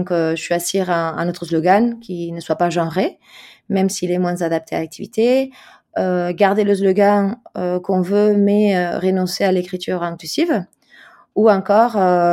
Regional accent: Spain; French is a second language; Je suis espagnole, donc effectivement, ah.

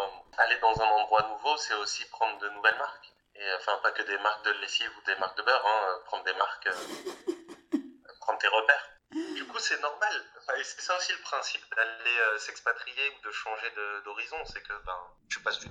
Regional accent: France; Et pourtant, les boulangers, quand même, on est français

